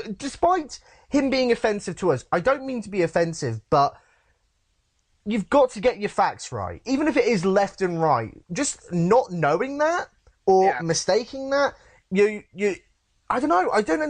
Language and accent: English; United Kingdom; again, I'm British. I guess you can throw that against me. I don't know American viewing patterns.